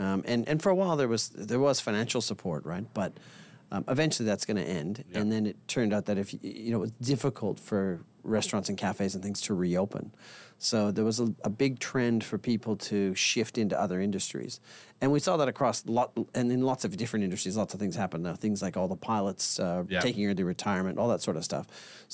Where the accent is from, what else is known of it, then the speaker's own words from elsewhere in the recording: Canada; now in Australia; So that means I grew up in Canada, and have lived in Australia for about 30 years. Hence the slightly polluted accent that I carry around.